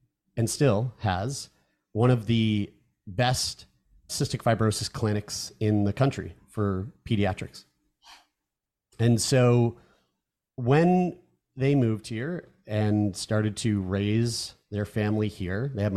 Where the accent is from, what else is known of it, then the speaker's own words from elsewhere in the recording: St. John's, Newfoundland and Labrador, Canada; born there; now in Halifax, Canada; I was born in Newfoundland, St. John's, Newfoundland. My whole family's from Newfoundland.